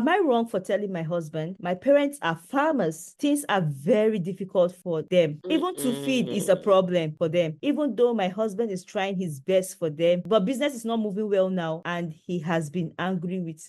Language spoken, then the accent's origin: English; Benue, Nigeria; I'm from Benue State. My husband is from Ondo State.